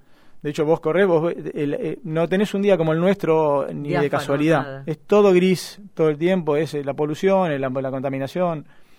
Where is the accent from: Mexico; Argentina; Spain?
Argentina; Si somos argentinos o Bangladesh, y armamos un partido.